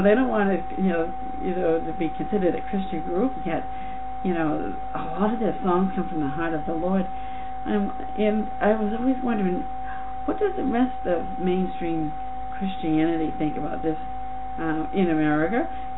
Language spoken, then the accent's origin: English; Boston, Massachusetts, United States; I mean, here I am from Boston reading this.